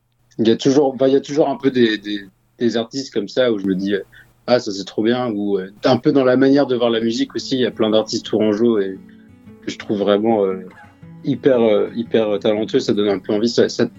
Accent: Tours, Centre-Val de Loire, France

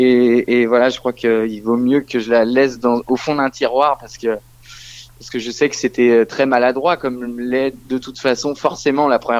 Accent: Nouvelle-Aquitaine, France; j'ai grandi dans la Creuse et on devait faire 80 km souvent pour aller voir un concert.

